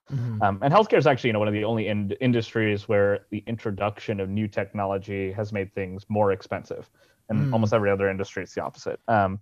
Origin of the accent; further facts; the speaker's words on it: New York, United States; So I mean, I grew up in New York. I've been here my whole life, actually. Went to school here, still here.